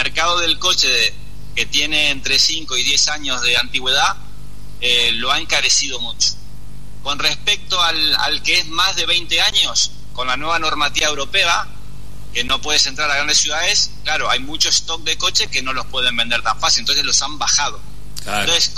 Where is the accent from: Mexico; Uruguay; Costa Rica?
Uruguay; moved away as an adult; now in Spain; hace más de 20 años que estoy aquí, ¿no? Pero cuando yo llegué del Uruguay a España